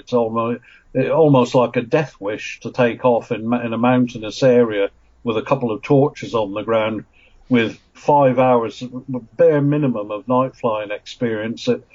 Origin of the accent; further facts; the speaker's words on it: Edinburgh, Scotland, United Kingdom; also born or lived in West Africa; when we came back from West Africa, I grew up in Edinburgh. I spent my teen years in Edinburgh, so I became sort of pretty well acquainted with Scottish aviation